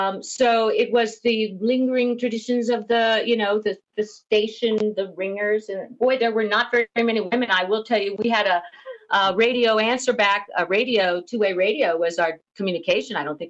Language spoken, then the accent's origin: English; Illinois, United States; I come from Illinois in the Midwest of the United States, so I have a farming family background.